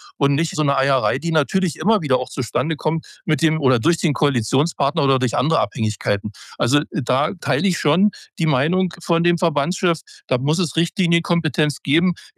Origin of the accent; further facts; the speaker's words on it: East Germany, Germany; Und ich bin ja in der DDR groß geworden. Ja, ich habe die Planwirtschaft miterlebt